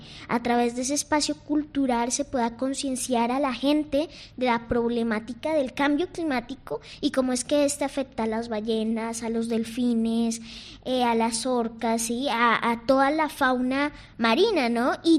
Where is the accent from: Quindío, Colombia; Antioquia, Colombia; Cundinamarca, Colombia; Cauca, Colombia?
Cundinamarca, Colombia; Villeta; also born or lived in Bogotá, Colombia; Yo nací en Bogotá, pero desde los 2 años viví en un pueblito que se llama Villeta. Crecí rodeado de cabras, de gallinas, de patos, de chivitos